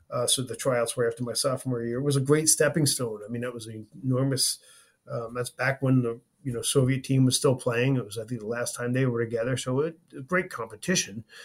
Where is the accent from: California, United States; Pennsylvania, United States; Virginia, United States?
Pennsylvania, United States; Philadelphia; I grew up in Philadelphia.